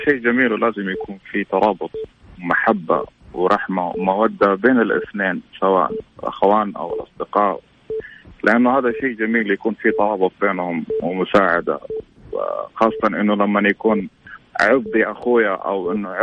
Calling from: Jeddah, Makkah Province, Saudi Arabia

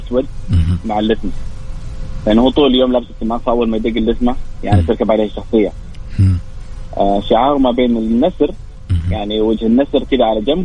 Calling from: Riyadh, Riyadh Province, Saudi Arabia; كنت الرياض يا غالي.

